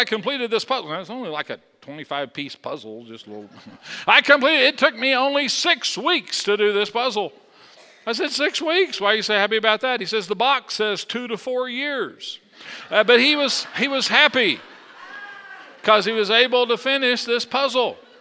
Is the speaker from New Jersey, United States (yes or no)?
no; Texas, United States; But, you know, he assumed I liked it because I was from Texas.